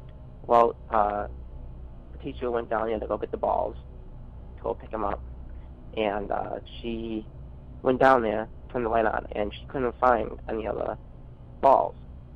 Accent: Minooka, Illinois, United States; I'm from Minooka, Illinois.

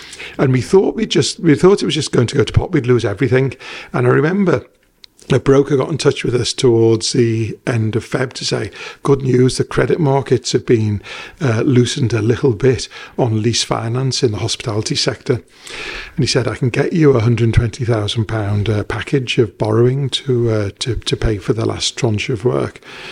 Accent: Walton, North West England, United Kingdom; also born or lived in Rock Ferry; You know, I grew up in Walton. We moved to Rock Ferry as a teenager because I felt like we were moving up in the world.

